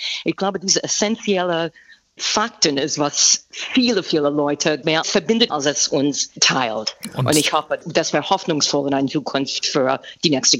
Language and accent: German; Massachusetts, United States; German is a second language; Jeder Staat, jede kleine, wie mein Heimat Massachusetts, ein kleiner Bundesstaat.